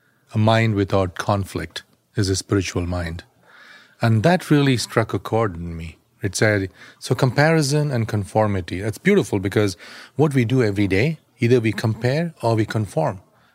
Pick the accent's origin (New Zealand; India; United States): India; moved away as an adult; You know, I came from India, as a software engineer